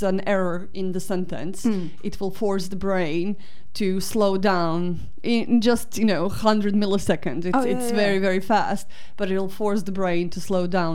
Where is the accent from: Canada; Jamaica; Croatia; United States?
Croatia; first language Croatian; English is a second language; My first language is Croatian.